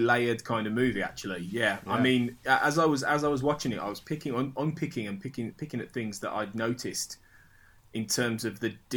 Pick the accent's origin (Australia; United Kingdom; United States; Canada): United Kingdom; Yeah, and obviously, you know, we're both British and, you know, when we were growing up in like the 80s and early 90s